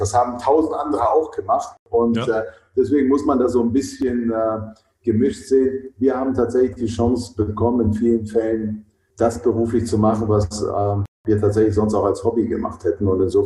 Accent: Hamburg, Germany; ich bin Hamburger

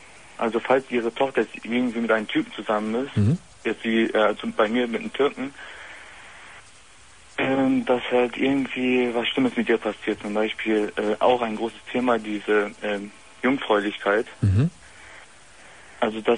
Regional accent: Kassel, Hesse, Germany; Also ich komme aus Kassel.

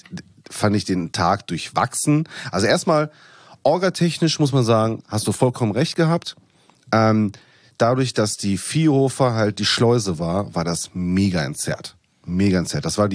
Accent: North Rhine-Westphalia, Germany; sorry, ich komme aus dem Pott, ich sag, wie es ist

